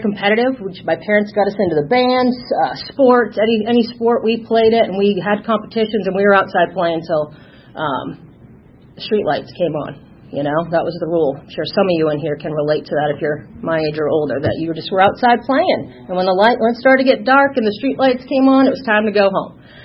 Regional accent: New England, United States; moved away as an adult; now in Atlanta, United States; So, as you can tell, I'm not a Southerner. I don't have any twang. I don't have any talk, Southern draw.

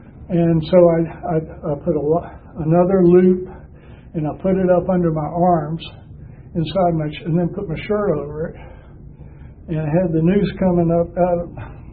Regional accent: Columbus, Georgia, United States; But I was raised in Columbus, Georgia, and I'd spend my summers in Jackson.

